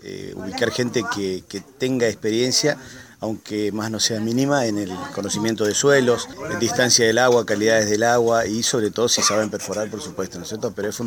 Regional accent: Presidencia de la Plaza, Chaco, Argentina; vengo de Chaco, Presidencia de la Plaza.

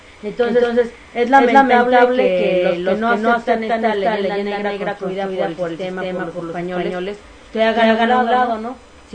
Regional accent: Mexico; Evidencia que como mexicanos nunca le hemos exigido.

